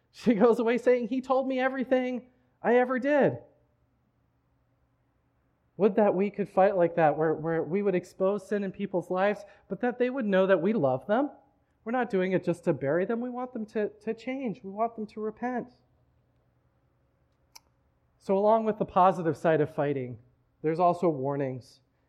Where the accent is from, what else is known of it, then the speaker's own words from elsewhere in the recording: South Africa; So I tell people I'm from South Africa, that's where I was raised as a child